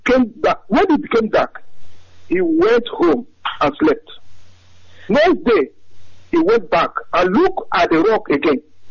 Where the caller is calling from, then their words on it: Frankfurt, Hesse, Germany; Okay, good evening once again from Frankfurt, Germany. I'm calling from Germany.